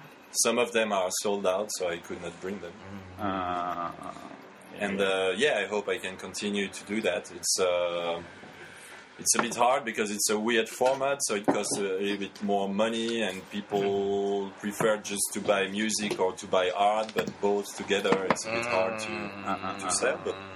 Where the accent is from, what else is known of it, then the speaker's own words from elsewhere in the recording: France; English is a second language; moved away as an adult; also born or lived in Paris; now in Berlin, Germany; I come from France. I moved to Berlin around 8.5 years ago because I could not stand Paris anymore. I was living in Paris before Berlin. I don't come from Paris, but I was living in Paris.